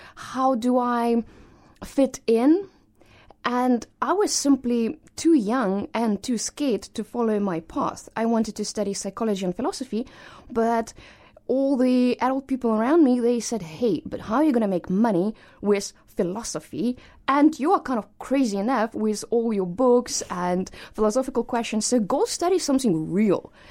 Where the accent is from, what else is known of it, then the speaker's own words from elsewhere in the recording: Moscow, Russia; I grew up in Moscow. I have a lovely family.